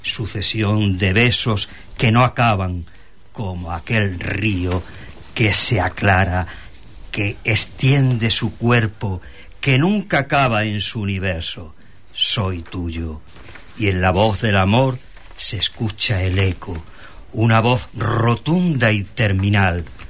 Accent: La Canaleja, Andalusia, Spain; Yo soy de una aldea pequeñita de Almonastela Real que se llama La Canaleja.

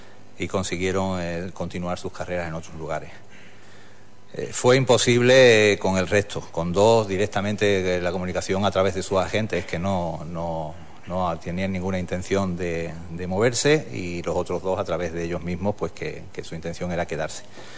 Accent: Huelva, Andalusia, Spain; todos los responsables deportivos del club somos onubenses

